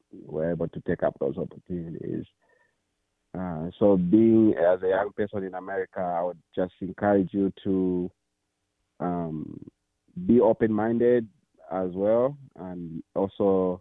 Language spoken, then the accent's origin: English; Zambia; Back home in Zambia or growing up in Africa, opportunities were not just lining up for us.